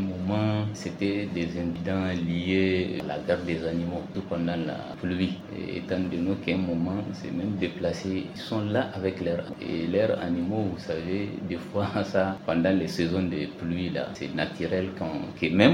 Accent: Niger; Et en tant que Nigérien

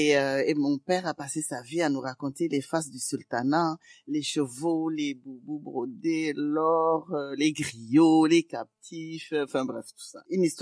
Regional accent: Niamey, Niger; je suis Peul, mais de culture sans règne. Et même Jarma, parce que j'ai grandi à Niamey, mais on est Tilaberi.

